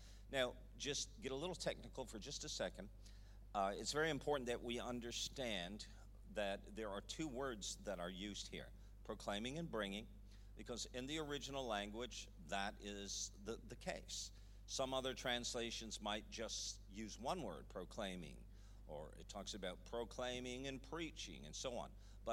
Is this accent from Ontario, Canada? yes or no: yes; Toronto, Ontario, Canada; Where we are from, born and raised in Toronto, Canada, same thing. Canada is a nation of nations.